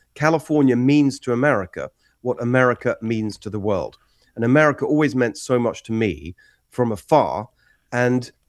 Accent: England, United Kingdom; moved away as an adult; now in United States; My parents are actually Hungarian. They were refugees from communism in Hungary. I grew up in England. But for many, many years, even before we moved here with my wife and my two sons in 2012

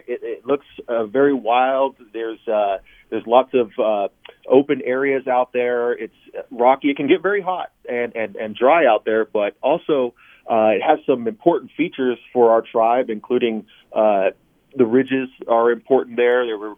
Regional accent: California, United States; So I'm from Yochadehi.

